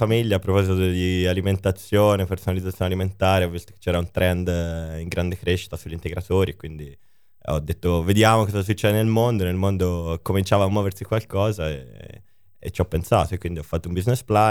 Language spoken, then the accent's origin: Italian; Pistoia, Tuscany, Italy; also born or lived in Florence; io sono in realtà nato a Firenze, però siamo cresciuto a Pistoia